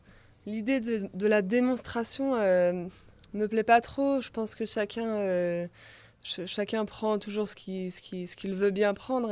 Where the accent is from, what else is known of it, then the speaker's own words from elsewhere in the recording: France; En fait, moi, je suis pas turque. Toi, t'es pas syrien. Enfin, on est français, quoi.